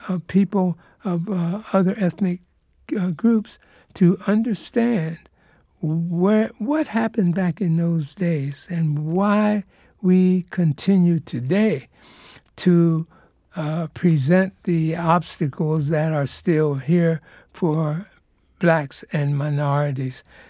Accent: York, Pennsylvania, United States; now in San Diego, United States; When I came to San Diego from York, Pennsylvania, where I grew up, driving out here with three other people

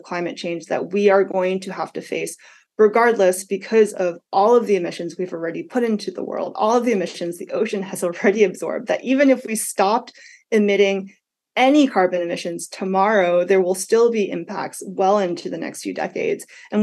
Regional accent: Massachusetts, United States; I'm from Massachusetts, and I think of all the privatized beaches in Massachusetts

